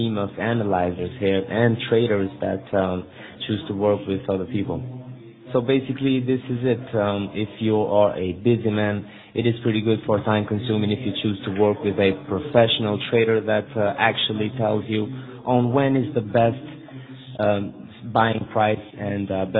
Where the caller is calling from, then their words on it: London, United Kingdom; I'm calling from London. We are a small branch in here.